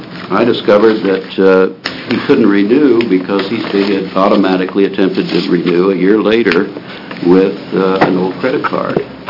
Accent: Oregon, United States; from Deschutes County.

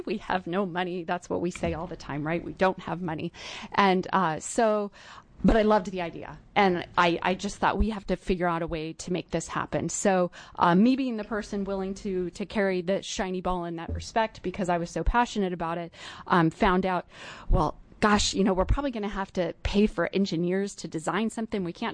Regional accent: Oregon, United States; You know, I'm from Klamath County, so I really, really like Southern Oregon wines.

